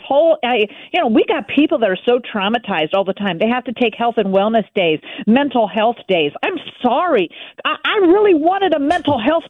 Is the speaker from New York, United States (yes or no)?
no; California, United States; I mean, I'm a Californian